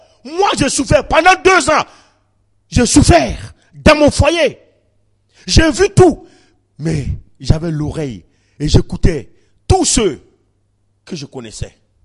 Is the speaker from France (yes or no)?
no; Ouagadougou, Centre, Burkina Faso; Mais toutes les fois que je viens, je me sens comme si j'étais chez moi à Ouagadougou.